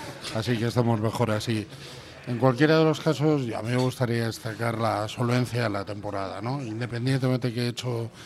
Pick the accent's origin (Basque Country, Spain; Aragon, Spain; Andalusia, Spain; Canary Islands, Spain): Basque Country, Spain; Bilbao; Hemos demostrado como sociedad bilbaína o vizcaína